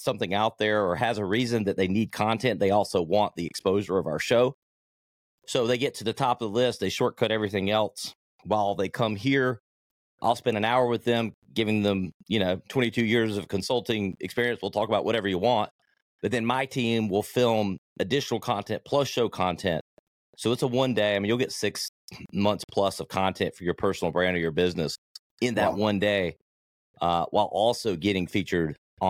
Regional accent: the South, United States; Like, I'm from the South, so I'm a country music guy for sure.

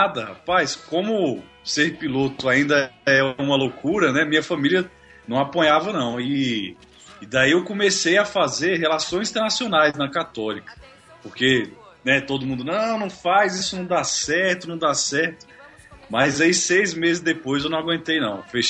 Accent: Brasília, Federal District, Brazil; moved away as an adult; also born or lived in Rondônia; now in Curitiba, Brazil; eu hoje tenho 30 anos, assim como vocês aí também, né? Eu nasci em Rondônia, mas logo depois de 2 anos, eu já vim aqui para Brasília, então me considero aí um cidadão brasiliense.

